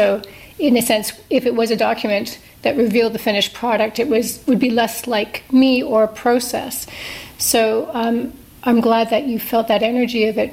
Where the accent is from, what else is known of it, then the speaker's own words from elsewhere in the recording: Canada; because I was born in Canada, but it was a time when there weren't that many immigrants